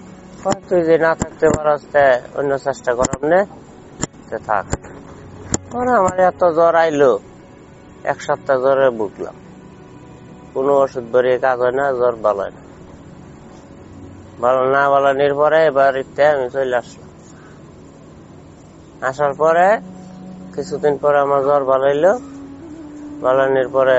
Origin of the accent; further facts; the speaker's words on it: Sreepur, Dhaka Division, Bangladesh; আমার বাড়ি বেলতলি থানা শ্রীপুর জেলা গাজীপুর।